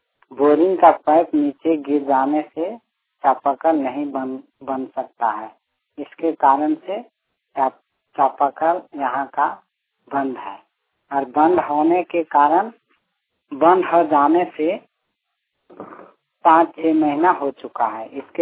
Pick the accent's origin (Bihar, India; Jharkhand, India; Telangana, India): Jharkhand, India; क्रम उत्तराघना, टोला ब्यारा था, प्रखंड विष्णुगढ़, जिला हजारीबाग, झारखंड का निवासी हूँ।